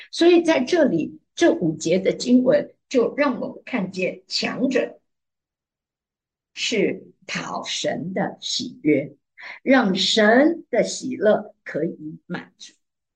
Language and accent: Chinese; China; 我们中国人说有容乃大